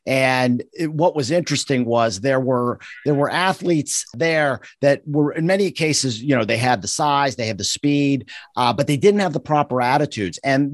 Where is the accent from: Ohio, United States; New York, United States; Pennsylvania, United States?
Pennsylvania, United States; I'm from Western Pennsylvania, so I'm a Pittsburgh Steelers fan